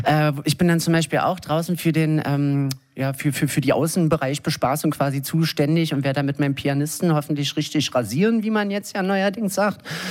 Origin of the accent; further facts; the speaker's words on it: Berlin, Germany; ich komme tatsächlich aus Berlin, ne?